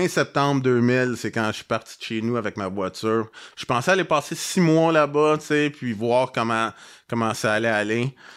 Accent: Boucherville, Quebec, Canada; now in San Diego, United States; Oui, j'étais à San Diego depuis à peu près, depuis 21 ans. Moi, j'ai commencé à skater au Québec, j'ai grandi à Boucherville la semaine, puis mes parents, ils passaient tout le temps les étés, puis les fins de semaine à Tremblant.

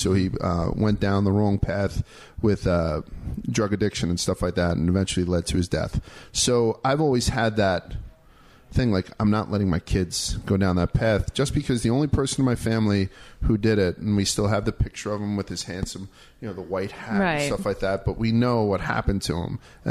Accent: New York, United States; because I'm, you know, I'm a New Yorker.

